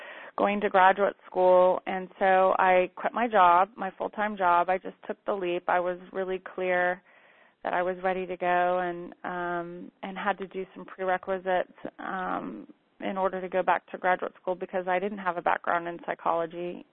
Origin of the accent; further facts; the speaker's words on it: Houston, Texas, United States; also born or lived in New Orleans; now in Austin, United States; You know, I grew up in the South, in Houston and New Orleans, and wanted to go back down south and take this work to somewhere, you know, back to my roots kind of thing.